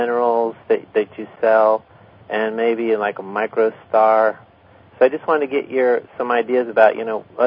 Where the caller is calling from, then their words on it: Ocala, Florida, United States; I'm from Ocala, Florida.